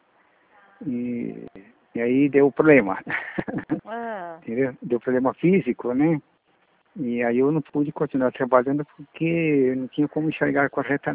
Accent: Monte Castelo, São Paulo, Brazil; born there; Na realidade, nasci em Monte Castelo, né?

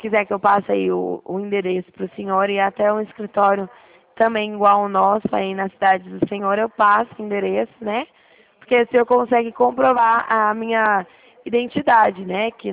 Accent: Dracena, São Paulo, Brazil; Eu sou aqui da cidade de Dracena, perto de Presidente Prudente.

